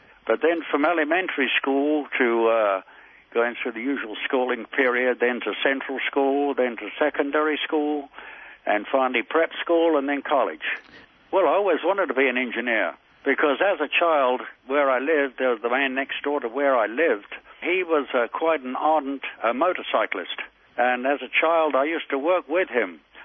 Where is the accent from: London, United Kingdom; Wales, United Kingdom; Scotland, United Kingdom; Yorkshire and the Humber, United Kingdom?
London, United Kingdom; born there; I was born in the East End of London, down by the docks there